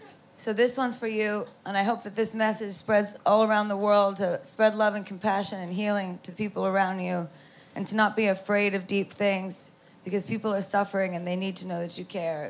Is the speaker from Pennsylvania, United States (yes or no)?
no; New York, United States; And it reminds me of, you know, being young and growing up in New York and going to New Jersey and, you know, hanging out with my family.